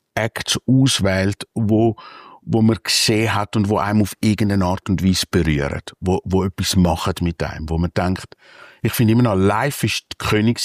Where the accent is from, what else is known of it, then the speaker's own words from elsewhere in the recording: Switzerland; Es ist an einem Ort, wo ich selber in der Nähe aufgewachsen bin. Ich bin am Zürichsee aufgewachsen.